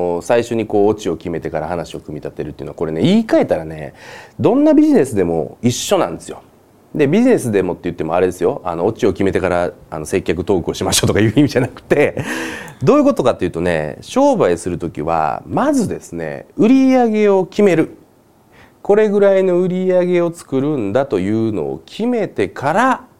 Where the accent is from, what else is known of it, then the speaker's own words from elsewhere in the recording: Osaka, Japan; でまあ僕大阪で育ってるんで